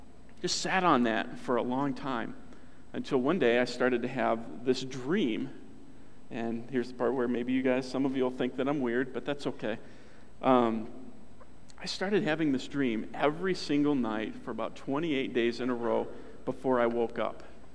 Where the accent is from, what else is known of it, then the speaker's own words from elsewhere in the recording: Detroit, Michigan, United States; But I grew up in Detroit, and quiet and a lot of noise and all that stuff is actually really hard for me.